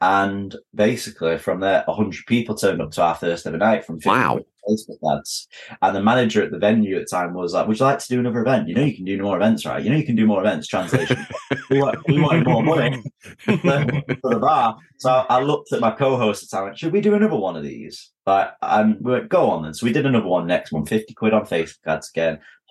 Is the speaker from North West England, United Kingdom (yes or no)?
yes; Manchester, North West England, United Kingdom; I love Manchester. I'm a Mancunian, but I think it's the greatest city ever.